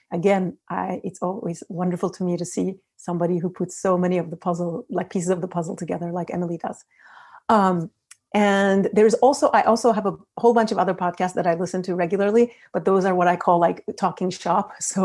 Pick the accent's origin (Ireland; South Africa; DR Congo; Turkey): Turkey; also born or lived in United States; now in Arcachon, France; I live near Arcachon, which is in the southwest of France, southwest coast of France. But I'm originally from Turkey, and I also spent 15 years in the US before settling in France.